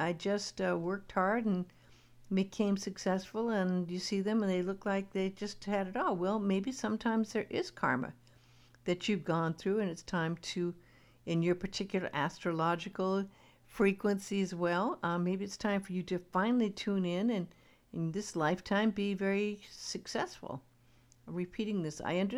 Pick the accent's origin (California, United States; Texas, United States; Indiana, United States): California, United States; Beverly Hills; I grew up in Beverly Hills, and I knew quite a few very, very, very wealthy individuals.